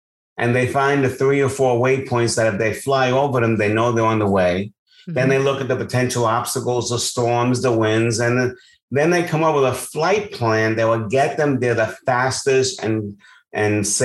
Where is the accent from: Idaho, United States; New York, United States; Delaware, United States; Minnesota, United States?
New York, United States; now in Florida, United States; I don't miss New York, although I'm still a New Yorker at heart, and I'll be up there visiting. But yeah, I'm in Florida right now.